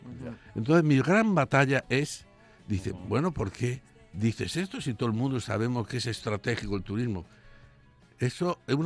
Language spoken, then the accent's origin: Spanish; Spain; qué listos somos los españoles.